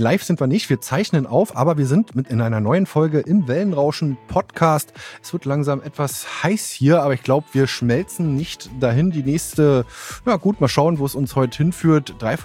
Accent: Berlin, Germany; Als, sag man, als gebürtiger Berliner kann man auch Hamburg-Fan sein, liebe Leute.

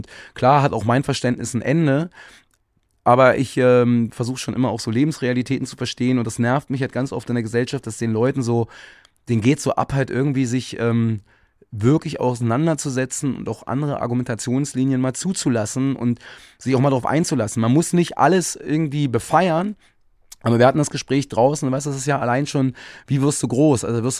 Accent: Berlin, Germany; ich bin im Osten von Berlin groß geworden

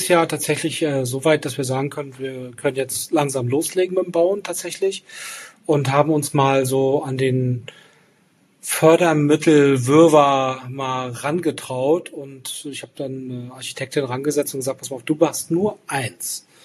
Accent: Rostock, Mecklenburg-Vorpommern, Germany; Also Fokus ist jetzt gerade Berlin natürlich und dann Rostock als meine Heimatstadt.

